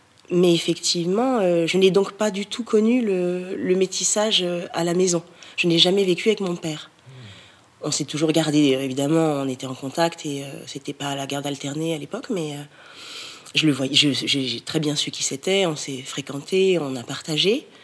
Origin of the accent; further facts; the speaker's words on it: France; Bon, bah, oui, mon mari est vietnamien, moi je suis française.